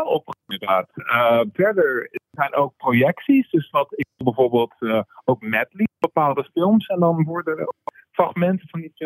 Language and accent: Dutch; Hellevoetsluis, South Holland, Netherlands; Nou, ik kom uit Hellevoet.